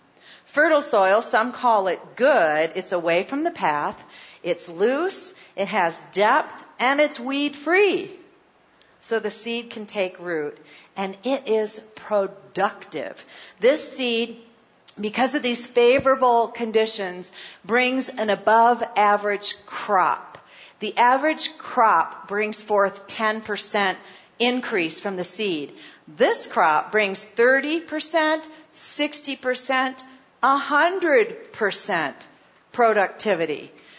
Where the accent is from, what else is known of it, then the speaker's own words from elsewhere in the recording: Scotland, United Kingdom; I'm Scottish.